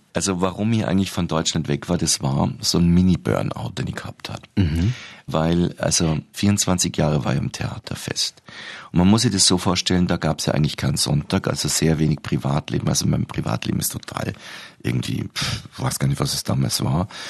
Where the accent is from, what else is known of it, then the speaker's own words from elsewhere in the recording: Austria; Und ich fühle mich in Wien und in meiner Heimat Österreich wieder sehr wohl.